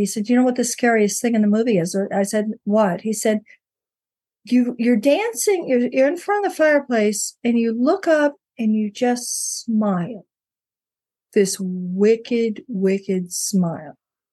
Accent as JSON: {"language": "English", "region": "the South", "country": "United States", "said": "I mean, you're from the South. I'm from the South."}